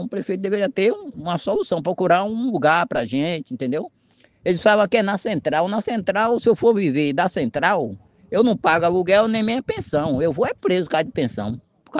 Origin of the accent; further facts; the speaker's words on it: Itapetinga, Bahia, Brazil; Por sinal, a gente que somos daqui de Itapetinga, né?